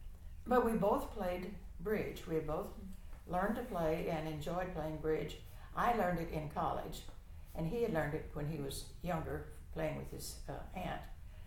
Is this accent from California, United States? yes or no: no; Texas, United States; And I didn't want him to be a Yankee. Remember, I'm from Texas.